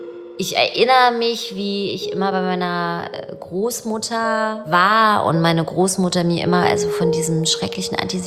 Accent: Berlin, Germany; Ich bin 1981 in Ost-Berlin geboren und in Pankow aufgewachsen.

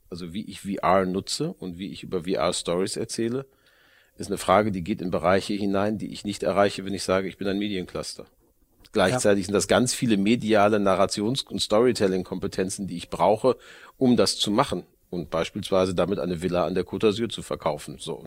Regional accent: Hamburg, Germany; Und mindestens seitdem haben wir als Hamburger kein Problem damit, mit Kultur auch Geld zu verdienen.

